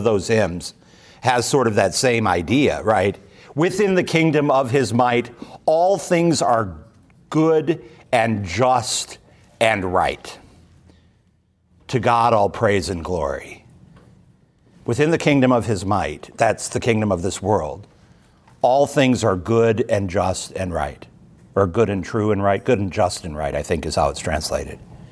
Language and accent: English; Peoria, Illinois, United States; Yeah, we said growing up in Peoria, we always said Joliet.